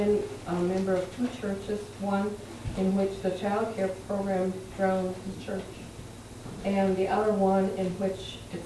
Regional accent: Minneapolis, Minnesota, United States; from Minneapolis

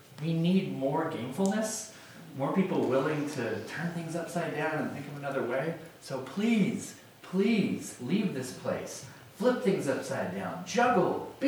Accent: Portland, Oregon, United States; I'm from the Portland area.

